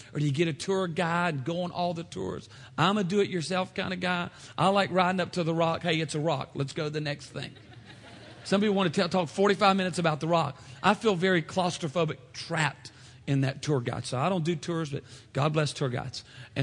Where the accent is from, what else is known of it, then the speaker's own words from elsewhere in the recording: Louisiana, United States; How many know when I roll in with the cooler, they know we from Louisiana? I mean, it's not, they know we're not from Chicago. Hey, from the South.